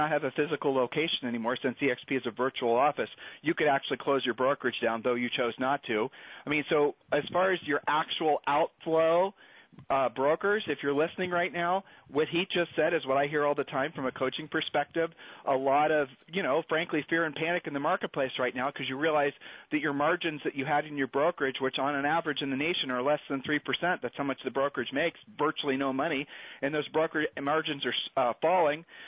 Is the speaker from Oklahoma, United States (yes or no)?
no; Ohio, United States; remember, I'm from Ohio, so I'm calling the pot calling kettle black here.